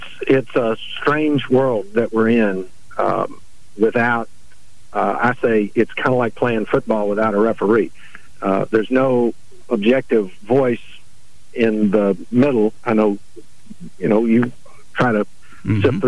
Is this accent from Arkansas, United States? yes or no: yes; Pine Bluff, Arkansas, United States; As you said, I grew up there, went to college in Memphis, and I was working for the newspaper in my hometown in Pine Bluff and loving it.